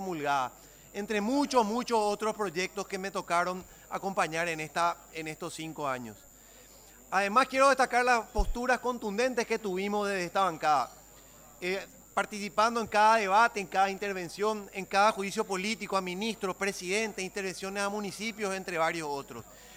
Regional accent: Paraguay; trabajar incansablemente para construir consensos como paraguayos.

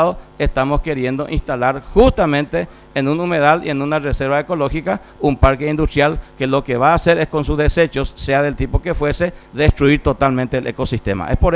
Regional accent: Concepción, Paraguay; Yo soy departamento de Concepción

